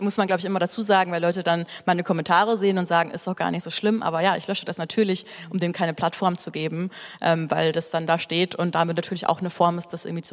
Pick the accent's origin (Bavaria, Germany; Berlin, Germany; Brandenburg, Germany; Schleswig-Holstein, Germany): Bavaria, Germany; Ich komme eigentlich aus der Grenze zu Österreich, eher so aus Bayern.